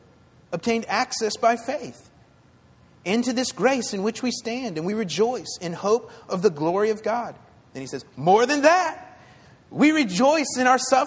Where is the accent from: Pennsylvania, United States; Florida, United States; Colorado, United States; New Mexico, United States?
Florida, United States; You know, I grew up in Florida. We have a lot of lakes in Florida.